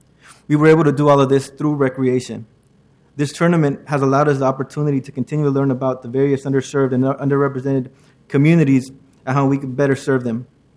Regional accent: Portland, Oregon, United States; I grew up here in Portland. I graduated from Jefferson High School, and I've always felt like I'm a product of the city.

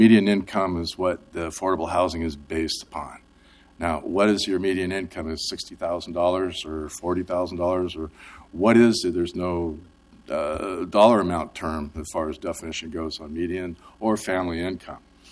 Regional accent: Portland, Oregon, United States; I grew up here in Portland. I used to work security, and my wife didn't have to work. We had a rental house in Southwest Portland

